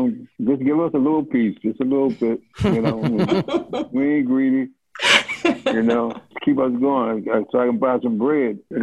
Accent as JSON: {"language": "English", "town": "Philadelphia", "region": "Pennsylvania", "country": "United States", "tie": "born or raised there", "said": "You know, I was born and raised there in South Philly, and it feels good."}